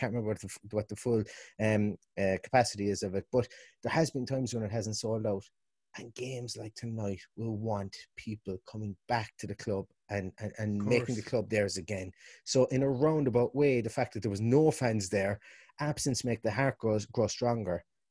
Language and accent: English; Limerick, Munster, Ireland; now in Galway, Ireland; I'm originally from Limerick, living above in Galway, looking to try and get a supporters club set up here in Connacht myself.